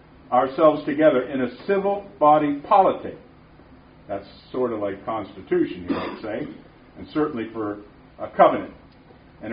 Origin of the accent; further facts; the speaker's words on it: Massachusetts, United States; also born or lived in New Hampshire; Well, I'm not from New York. I was born in Massachusetts. I confess that, but I have dual citizenship between Massachusetts and New Hampshire. Half and half of growing up.